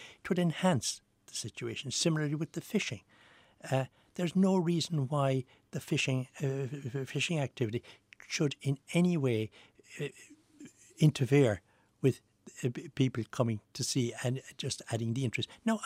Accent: Kinsale, County Cork, Ireland; I, as a young person growing up in Kinsale, remember the absolute deprivation

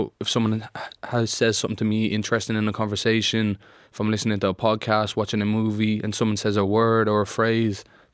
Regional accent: Ireland; I'm just another artist. I'm another perspective. I'm another Irish artist, importantly.

